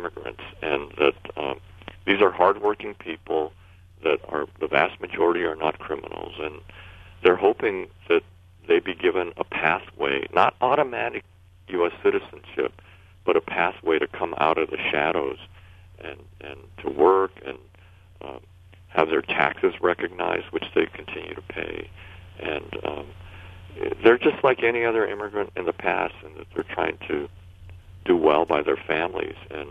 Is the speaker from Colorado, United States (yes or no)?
no; Arizona, United States; Well, you know, it just happens that I am from Arizona and I travel there often.